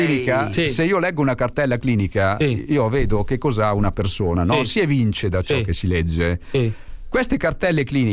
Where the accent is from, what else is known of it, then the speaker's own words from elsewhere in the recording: Piacenza, Emilia-Romagna, Italy; Guardate, io vengo da Piacenza.